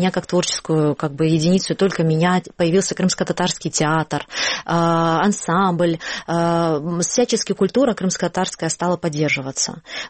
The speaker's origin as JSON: {"language": "Russian", "town": "Bilohirsk", "region": "Crimea", "country": "Ukraine", "tie": "born there", "said": "мы одни из первых вернулись в Крым, мои бабушка и дедушка. И, наверное, я родилась уже в Крыму, в Харасу-Базаре, в советское время, в 79-м году."}